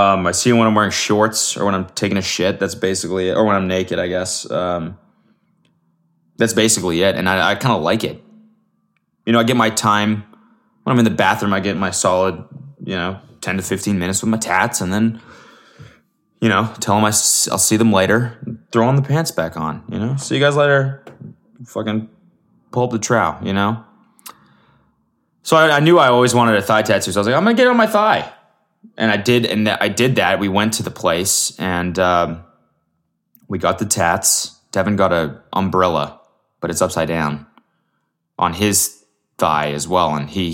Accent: Canada; I'm Canadian.

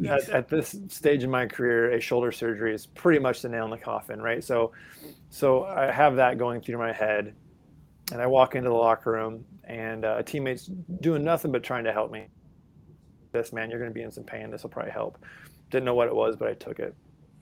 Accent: Lincoln, Nebraska, United States; now in Seattle, United States; We live in the Seattle area. We are originally both from Lincoln, Nebraska.

